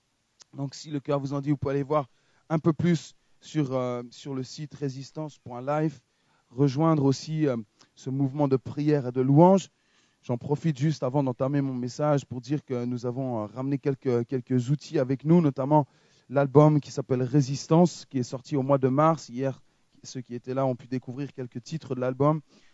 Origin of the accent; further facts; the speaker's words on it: Dijon, Bourgogne-Franche-Comté, France; now in Lyon, France; Je suis originaire de Dijon, donc en Bourgogne, cette magnifique région, n'est-ce pas?